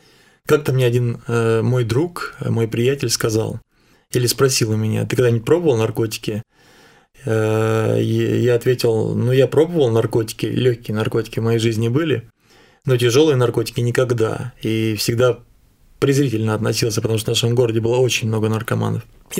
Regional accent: Zubtsov, Tver Oblast, Russia; born there; Я родился в Тверской области, это небольшой провинциальный город Зубцов, на берегу Волги стоит очень красивый город, старый город. Родился в семье обычных тружеников, в простой семье.

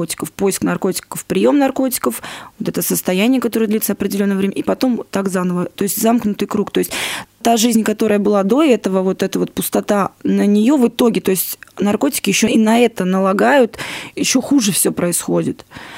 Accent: Moscow, Russia; Я сама москвичка, и здесь как бы у нас не было таких наркотиков, как в многих других городах

